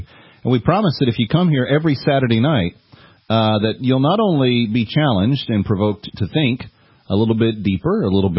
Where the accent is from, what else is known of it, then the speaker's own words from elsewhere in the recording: Texas, United States; in the Dallas-Fort Worth area, my home state and region.